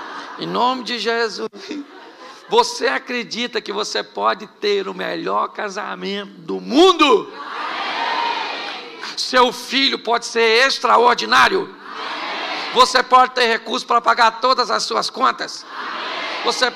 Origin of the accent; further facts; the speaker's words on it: Rio de Janeiro, Brazil; Porque eu estou aqui como carioca, mas estou convertido.